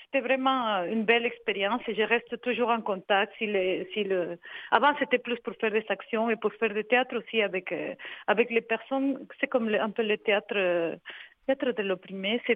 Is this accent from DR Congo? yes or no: no; Ecuador; now in Canada; Du Québec mais comme je viens de l'Équateur, ma fille elle a les deux parties